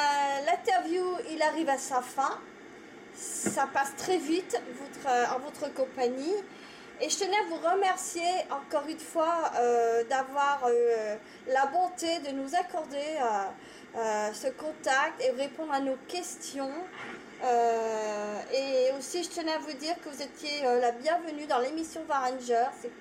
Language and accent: French; Rennes, Brittany, France; Je suis de Rennes, donc j'espère venir faire un petit tour vous voir.